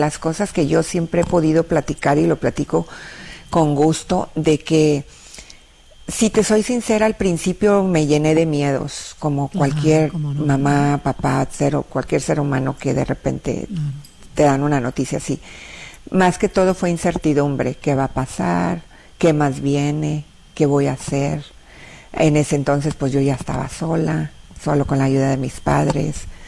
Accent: Linares, Nuevo León, Mexico; now in Dallas, United States; Le digo, pues, de Linares. Linares queda a menos de 2 horas de Monterrey. Digo, pero yo vengo de Dallas, le digo yo.

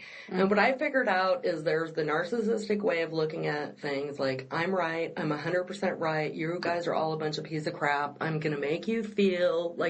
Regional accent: Omaha, Nebraska, United States; I grew up in Omaha, and the Bohemian Cafe was my father's favorite place to eat.

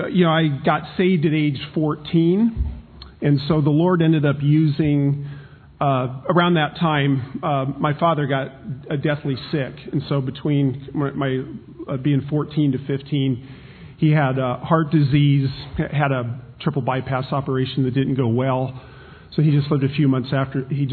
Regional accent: Omaha, Nebraska, United States; Like my hometown is Omaha, Nebraska. I hope that's okay. I'm a Cornhusker.

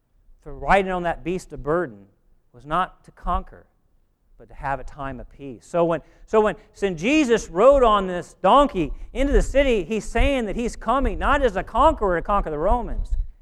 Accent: Illinois, United States; Well, I'm from Central Illinois. I'm from Central Illinois, and you either rooted for two teams, Chicago Cubs or the St. Louis Cardinals.

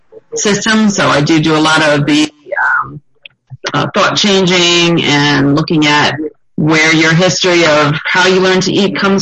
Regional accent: Long Island, New York, United States; I'm from Long Island, New York

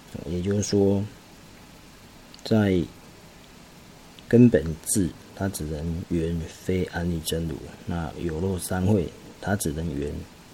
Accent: Taiwan; 好像我们台湾人对于马来西亚的一种水果，我们也没有看过

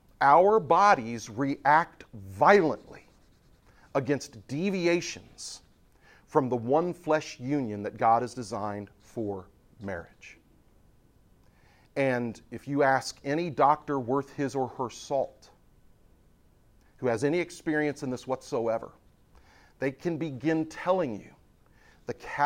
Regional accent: Houston, Texas, United States; I was raised in Houston, Texas. I was a high school student in the 1980s.

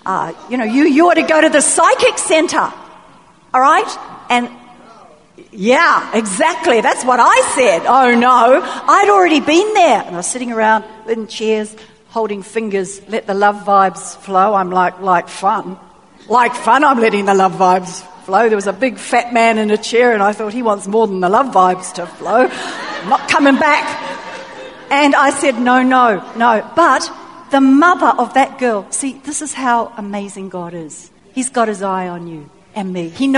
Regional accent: New Zealand; I'm from New Zealand, from a farming community.

